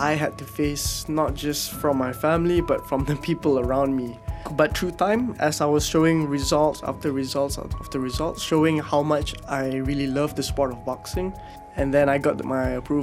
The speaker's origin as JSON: {"language": "English", "country": "Malaysia", "lives_now": "Philippines", "said": "So for me, being a Malaysian, we are very comfortable."}